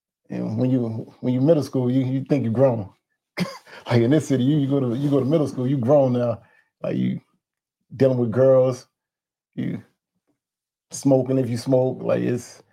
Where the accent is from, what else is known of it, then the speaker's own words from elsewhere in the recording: New Haven, Connecticut, United States; From right here in New Haven. I actually grew up in almost every street in New Haven. I've never had a house that I've just moved around a lot. That's how it is in the hood. I'm mostly from Fairhaven. I would say I'm from Fairhaven.